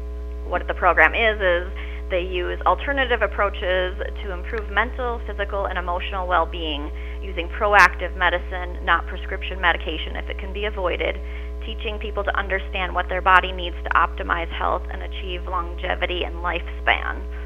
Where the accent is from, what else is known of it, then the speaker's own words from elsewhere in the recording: Appleton, United States; I grew up in Appleton.